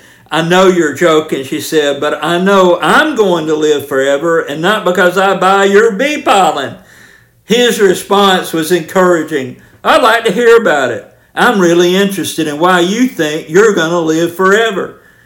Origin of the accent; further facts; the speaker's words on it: Georgia, United States; and though I never served, I grew up on Army posts, and I lived outside Fort Benning, Georgia for a good bit of my life